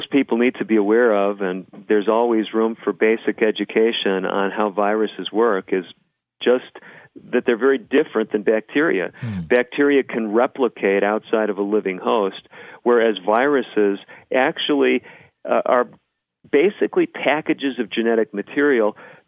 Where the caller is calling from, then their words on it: Albuquerque, New Mexico, United States; I'm speaking from Albuquerque, New Mexico. At this point, there is no Ebola virus here.